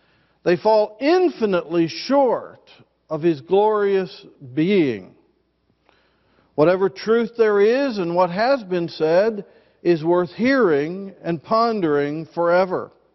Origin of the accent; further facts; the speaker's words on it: West Virginia, United States; And even though I grew up in West Virginia and Pastor Vader is from Kentucky, there has never been a feud between us